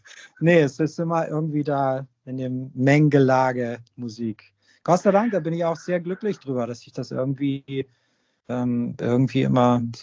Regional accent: Hamburg, Germany; ich bin ja sozusagen am Großneumarkt groß geworden, wenn man so will. Und das ist im Portugiesenviertel.

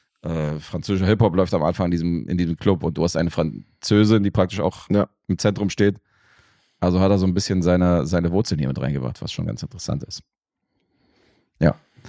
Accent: Serbia; Ja, von Gewalt sowieso als Serbe.

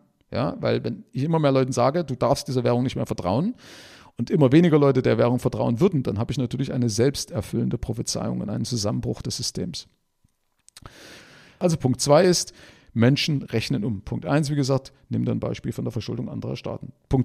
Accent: East Germany, Germany; Gerade als Ossi war das ja für uns ein Traum oder ein Segen.

